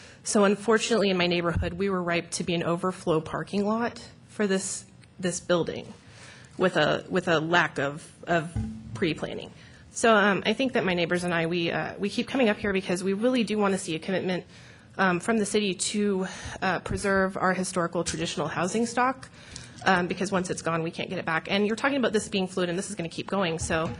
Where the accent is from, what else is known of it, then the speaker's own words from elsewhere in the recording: Lubbock, Texas, United States; because I'm from Lubbock, Texas.